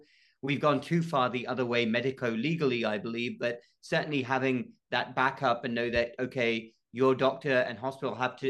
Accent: United Kingdom; moved away as an adult; now in United States; as you can probably tell, I'm not from the United States. I grew up in the United Kingdom, went to medical school over there, and then shortly after graduation, I came to the US.

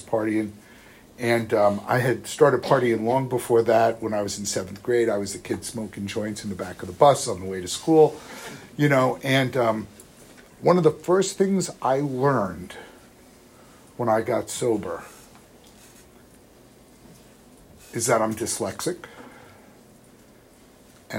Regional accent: New York City, New York, United States; I grew up in New York, New York City.

